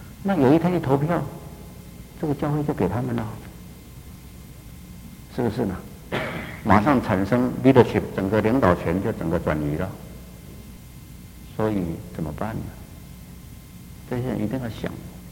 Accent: Taiwan; 只有我们是从台湾来的。

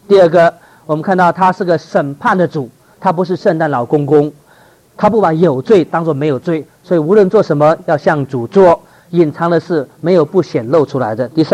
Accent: Taiwan; born there; 我是湖北人，但台湾生的啦，啊，台湾生的

